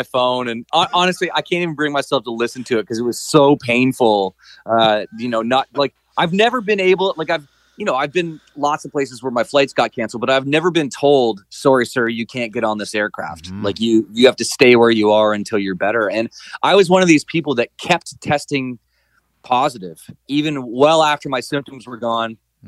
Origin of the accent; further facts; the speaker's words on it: St. Catharines, Ontario, Canada; here in town, my hometown of St. Catharines.